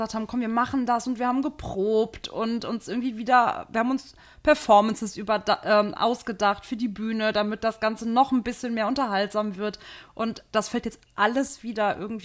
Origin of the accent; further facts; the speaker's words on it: Cologne, North Rhine-Westphalia, Germany; Also ich bin gebürtige Kölnerin